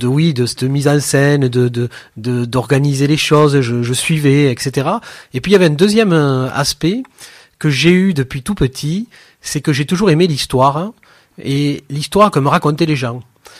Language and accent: French; Fabrezan, Occitanie, France; je viens de Fabrezan, dans les Corbières. Je suis né dans une famille qui était très très active sur le plan de l'éducation populaire.